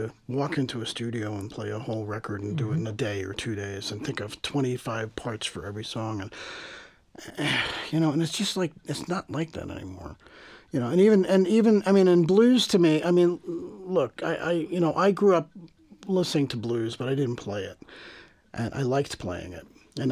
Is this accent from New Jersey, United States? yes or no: yes; New Jersey, United States; yeah, I'm from New Jersey, but I still have a huge story to tell.